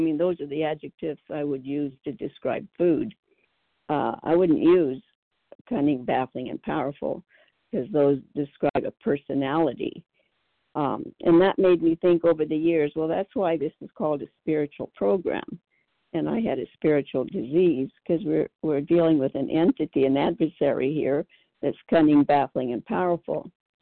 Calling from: California, United States; I'm calling from Southern California.

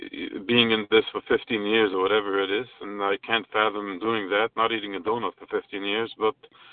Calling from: New York, United States; I'm calling from New York.

